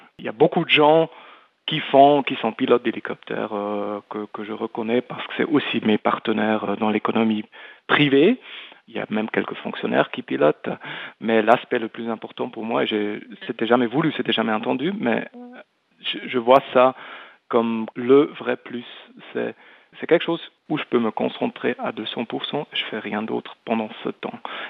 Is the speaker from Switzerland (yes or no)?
yes; Bern, Switzerland; moved away; J'ai fait l'école ici à Berne et j'ai quitté Berne en 94. J'avais dit j'y reviens plus jamais. Et puis en 2010, quand j'ai eu la possibilité de prendre une fonction à la Confédération, je suis rentré à Berne complètement.